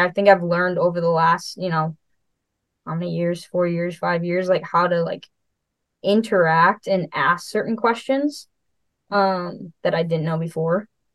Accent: Wheaton, Illinois, United States; I'm from Wheaton, so right outside

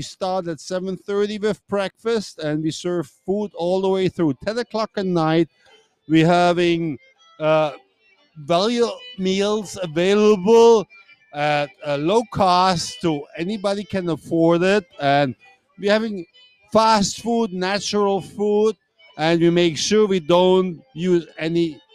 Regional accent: Germany; English is a second language; now in Cabarete, Dominican Republic; I'm from Germany, and I'm here since 1993

